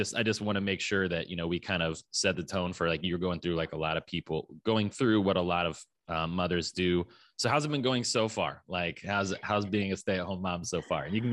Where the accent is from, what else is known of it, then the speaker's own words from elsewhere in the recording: Fort Wayne, Indiana, United States; we moved our family from Orlando to Fort Wayne, my hometown